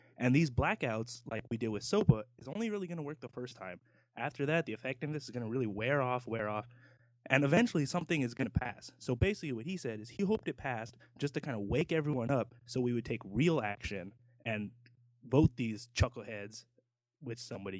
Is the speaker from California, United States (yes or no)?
yes; California, United States; My shameful secret that I wish not to admit to is that I was actually born in Northern California.